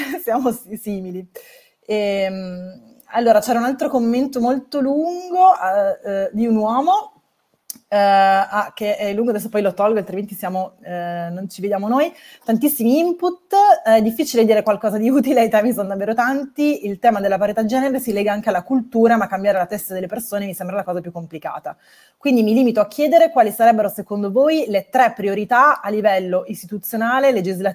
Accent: Turin, Piedmont, Italy; now in Rome, Italy; Roma, che io dove ho scelto di vivere perché sono di Torino

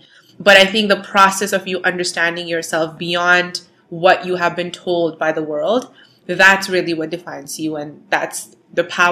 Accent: Toronto, Ontario, Canada; I am a girl from Toronto who is 29 years old

